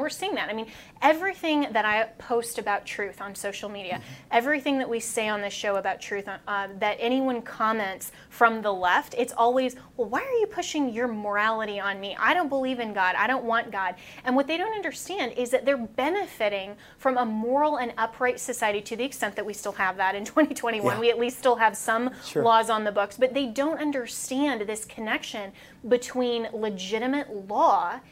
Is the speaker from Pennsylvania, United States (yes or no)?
no; Colorado, United States; That's my home state.